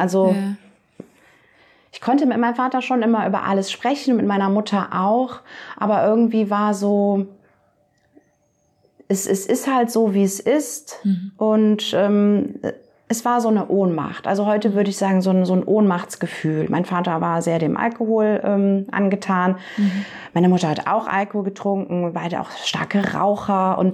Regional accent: Germany; Also ich bin da so ein Dorfkind. Ich bin in Deutschland auf dem Dorf aufgewachsen, auch in einem eigenen Haus.

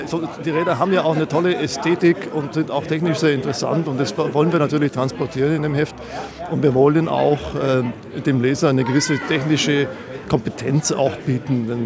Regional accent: Bad Aibling, Bavaria, Germany; now in Berlin, Germany; Ich bin alles andere als gebürtiger Berliner. Der Verlag sitzt im tiefen Oberbayern in Bad Aibling, das liegt zwischen München und Rosenheim. Die Redaktion, da komme ich auch her, deshalb spreche ich auch so.

